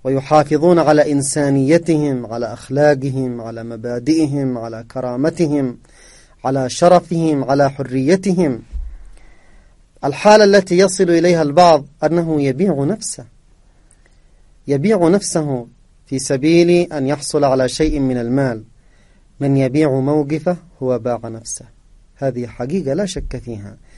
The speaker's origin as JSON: {"language": "Arabic", "country": "Yemen", "said": "ونحن كشعب يمني نعاني من العدوان"}